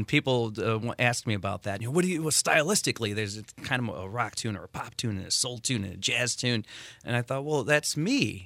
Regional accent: East Chicago, Indiana, United States; he grew up in the harbor, and you know, and I grew up in East Chicago, and we both went to, you know, Holy Trinity grade school.

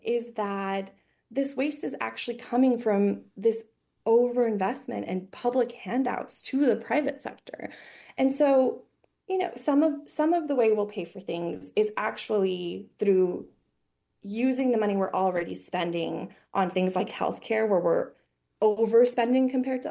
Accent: United States; one of the things that was a little bit frustrating to me as an American going to these schools

